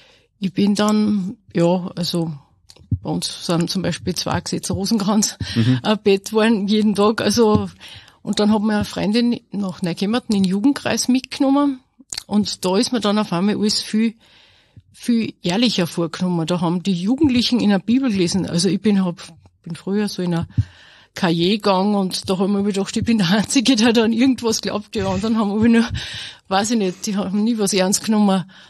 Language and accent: German; Asten, Upper Austria, Austria